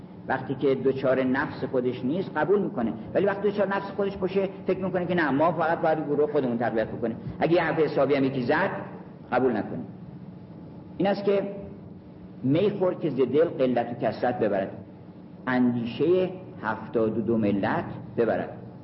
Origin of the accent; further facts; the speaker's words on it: Iran; من ایرانیم، هر ایرانی باید یک کاری بکنه که بگن چقدر ایرانی ها خوبن